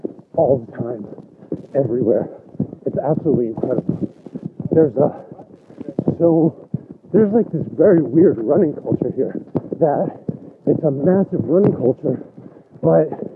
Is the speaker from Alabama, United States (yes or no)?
no; California, United States; now in Barcelona, Spain; So, I don't know if you know, but I'm from California, but I don't live in California. I live in Barcelona, Spain. I've been out here for like 14 years now, right?